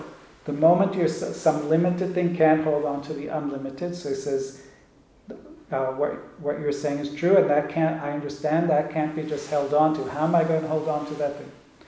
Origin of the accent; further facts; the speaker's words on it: Israel; I came from Israel, went to upstate New York for the course in 1989.